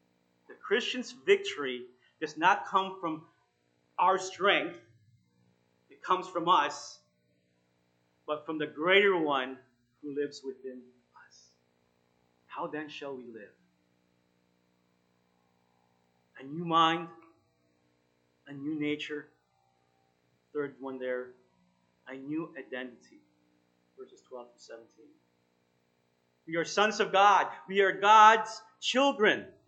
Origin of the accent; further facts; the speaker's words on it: Toronto, Ontario, Canada; I grew up in Toronto, and they have the streetcar